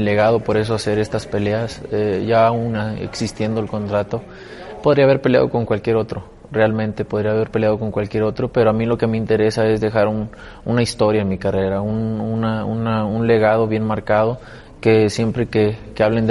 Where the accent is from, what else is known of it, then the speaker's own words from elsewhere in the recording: Mexico; A mí siempre venir a mi país es un orgullo, ¿no?